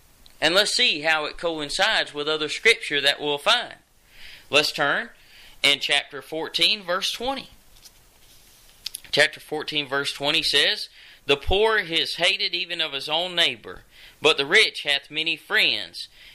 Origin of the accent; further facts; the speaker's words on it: Mississippi, United States; My home state of Mississippi, percentage-wise, we're the poorest state in the Union.